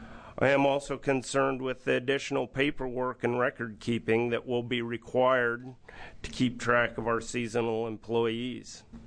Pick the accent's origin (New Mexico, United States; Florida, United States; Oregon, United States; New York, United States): Oregon, United States; St. Paul; I'm from St. Paul, Oregon.